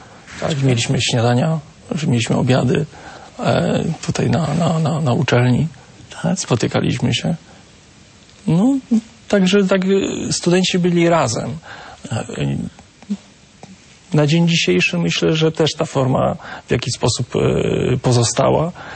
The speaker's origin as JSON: {"language": "Polish", "town": "Koszalin", "region": "West Pomeranian Voivodeship", "country": "Poland", "said": "Ja jestem z Koszalina. Jestem z Koszalina."}